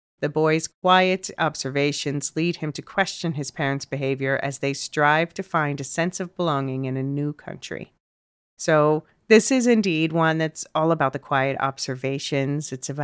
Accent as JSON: {"language": "English", "region": "New York", "country": "United States", "tie": "born or raised there", "said": "The fact that I grew up around the New York area, the fact that I worked in fashion"}